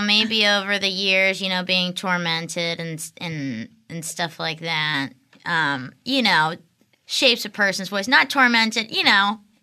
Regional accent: Pennsylvania, United States; I'm from Pennsylvania, okay.

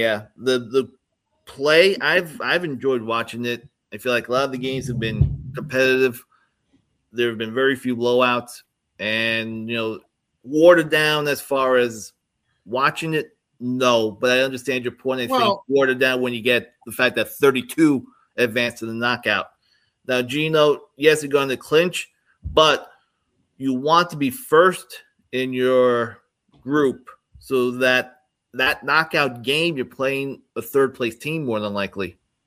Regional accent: Ireland; I hate England. I'm Irish.

